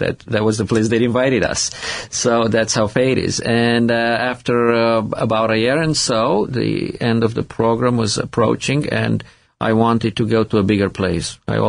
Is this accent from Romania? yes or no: yes; Romania; English is a second language; As a kid, growing up in Romania